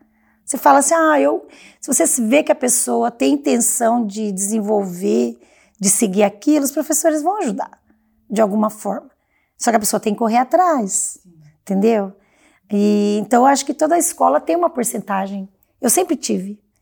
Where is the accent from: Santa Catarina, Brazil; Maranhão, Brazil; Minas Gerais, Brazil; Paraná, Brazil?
Paraná, Brazil; moved away as an adult; now in Vilhena, Brazil; eu sou paranaense, vivi 21 anos lá, mas quantos anos eu já tô aqui? Então eu já abracei essa Vilhena.